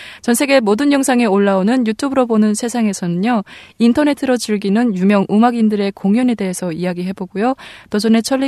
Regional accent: Busan, South Korea; 저는 똑소리 나는 부산 여자

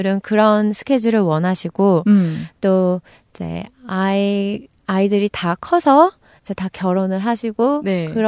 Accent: South Korea; now in Canada; 저도 한국인이긴 한국인이잖아요.

